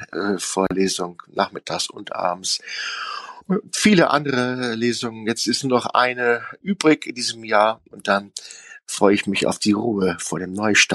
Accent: North Rhine-Westphalia, Germany; wir können genauso hart sein aus dem Westen, finde ich. Wir sind ja auf Kohle geboren.

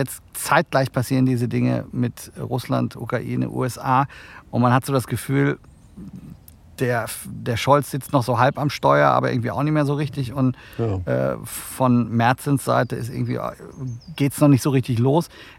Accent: North Rhine-Westphalia, Germany; sehr gespannt, wie mein Sauerland-Kollege Friedrich Merz, denn er kommt ursprünglich 20 Kilometer von meinem Heimatort

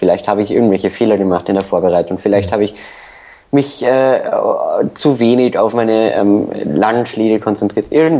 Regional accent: Austria; mit meinem Patriotismus als Österreicher

